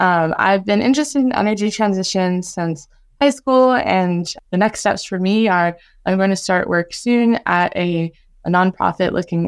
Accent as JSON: {"language": "English", "country": "United States", "tie": "born there", "said": "And I am an American-born Chinese."}